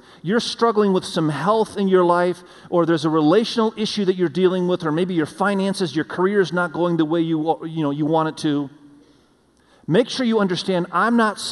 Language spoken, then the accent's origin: English; Indonesia; now in United States; we wanted to show them where I grew up in Indonesia and so forth.